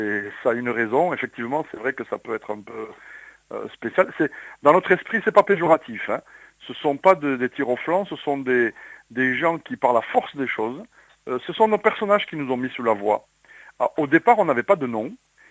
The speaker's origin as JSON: {"language": "French", "town": "Toulouse", "region": "Occitanie", "country": "France", "said": "Et moi, j'ai fait le conservatoire à Toulouse, puisque je suis toulousain, hein, d'origine."}